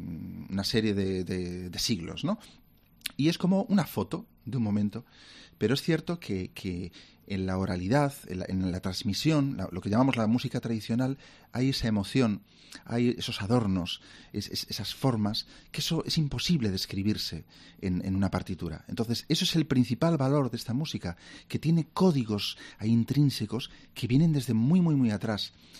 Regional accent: Galicia, Spain; born there; como nací en Galicia, era como el paso natural.

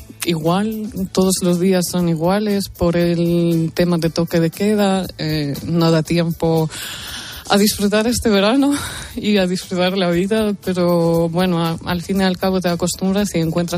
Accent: Kyiv, Ukraine; Spanish is a second language; Somos los dos de Kiev, nuestras familias están aquí, nuestros amigos

